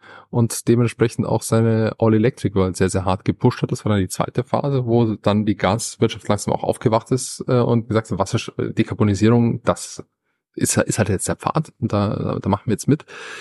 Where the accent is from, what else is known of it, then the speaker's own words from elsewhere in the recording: Bavaria, Germany; ich komme ja aus Bayern